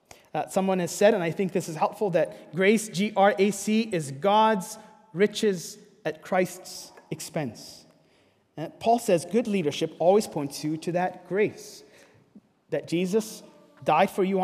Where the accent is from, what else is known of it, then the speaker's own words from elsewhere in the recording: Egypt; Briefly, when I grew up in Egypt, I was part of Boy Scouts.